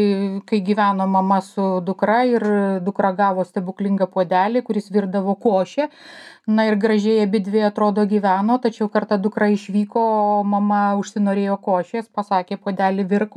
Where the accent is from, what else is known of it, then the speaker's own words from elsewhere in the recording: Giedraičiai, Utena County, Lithuania; also born or lived in Vilnius; gimusi su Molėtų rajone, Giedraičių parapijoje, na, tokia va, visai greta prie Vilniaus rajono. Bet visada juokauju, kad įkvėpiau oro ir dangų pamačiau turbūt Vilniuje